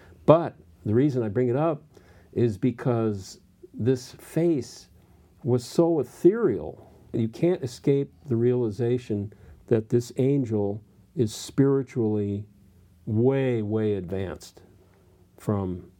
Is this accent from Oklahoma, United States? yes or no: no; Pacific Palisades, California, United States; I grew up in Pacific Palisades, and I'd go off to the Palisades Branch Library, part of the LA library system.